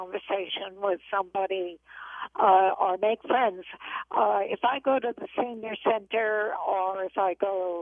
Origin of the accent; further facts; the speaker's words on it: East Coast, United States; now in Iowa, United States; people in Iowa, I grew up on the East Coast where everybody talks to everybody automatically.